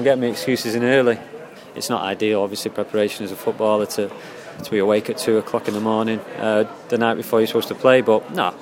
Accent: Salford, North West England, United Kingdom; I grew up in Salford.

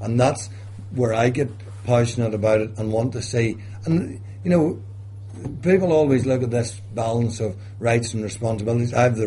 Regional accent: Northern Ireland, United Kingdom; I want to be fit as a member and as someone born and bred in County Down.

